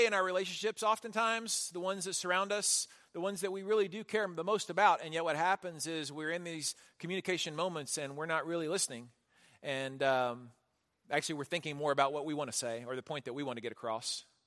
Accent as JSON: {"language": "English", "town": "Houston", "region": "Texas", "country": "United States", "tie": "born or raised there", "said": "I grew up in Houston, lots of pine trees on our property."}